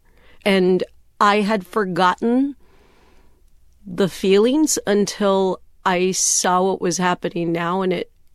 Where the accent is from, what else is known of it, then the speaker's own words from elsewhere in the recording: McAllen, Texas, United States; Well, you know, in the border town that I grew up in McAllen, Texas, it's a border town.